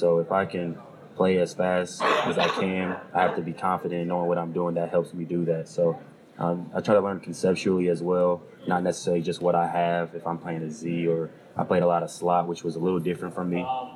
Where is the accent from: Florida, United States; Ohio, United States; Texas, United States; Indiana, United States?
Indiana, United States; I come from Indiana.